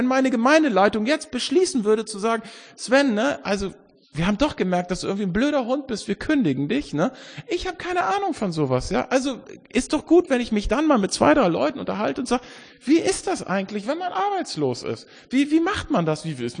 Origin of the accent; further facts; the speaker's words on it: Hamburg, Germany; Ich komme ja aus Hamburg, ne?